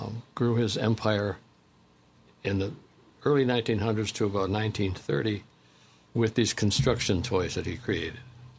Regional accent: Buffalo, New York, United States; In the area of Buffalo.

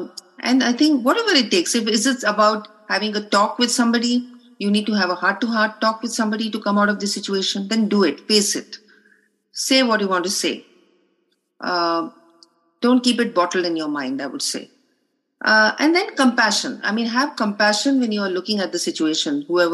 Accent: Kolkata, West Bengal, India; I'm from Calcutta to Delhi.

